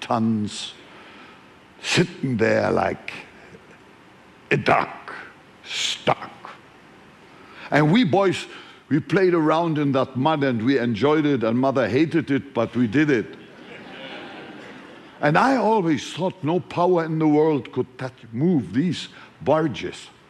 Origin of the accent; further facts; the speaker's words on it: Hamburg, Germany; also born or lived in Frankfurt; I grew up in North Germany, just north of Hamburg, the city of Hamburg. It's amazing. You know, I grew up in Hamburg. Later on, I lived in Frankfurt. But I'm neither a hamburger nor a Frankfurter.